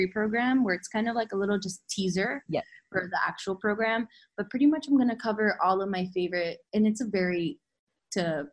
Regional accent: Florida, United States; now in Austin, United States; Since I grew up in Florida, we like obviously have hurricanes and crazy storms.

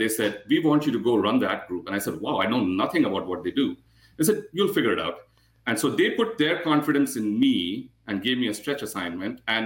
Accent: Bangalore, Karnataka, India; That's where I grew up in India.

